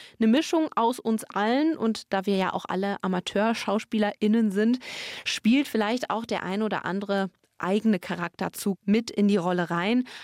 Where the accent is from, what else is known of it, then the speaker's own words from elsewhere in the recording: Bergham, Bavaria, Germany; eine Theatergruppe in Bergham, meiner alten Heimat.